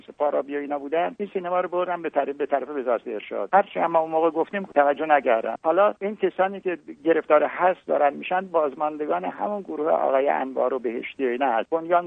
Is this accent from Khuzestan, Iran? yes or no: yes; Khuzestan, Iran; من بچه خوزستانم، 8 سال تقریبا من بمبارون شده،